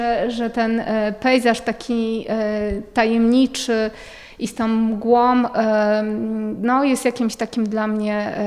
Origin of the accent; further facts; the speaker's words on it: Bielsko-Biała, Silesian Voivodeship, Poland; jest związana z Bielskiem, czyli z moim rodzinnym miastem.